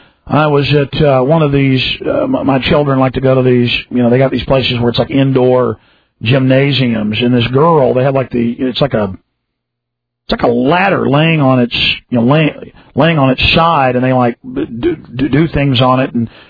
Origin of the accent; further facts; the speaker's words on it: Dallas, Texas, United States; now in Austin, United States; I can't believe how sweet and nice Austin is compared to growing up in Dallas.